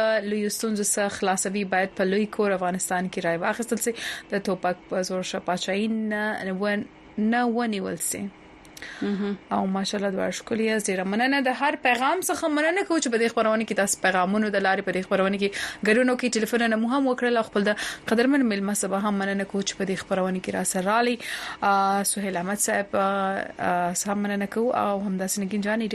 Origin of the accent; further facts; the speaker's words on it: Chaman, Balochistan, Pakistan; موږ د چمن عوام یو